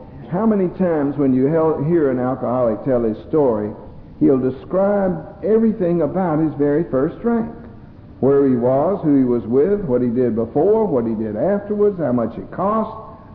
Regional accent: Atlanta, Georgia, United States; I was born and raised in Atlanta. I lived there almost all my life.

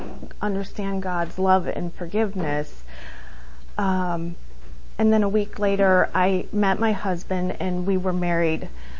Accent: Buffalo, New York, United States; born there; I was born in Buffalo, New York, but I moved around a lot because I was a Navy brat.

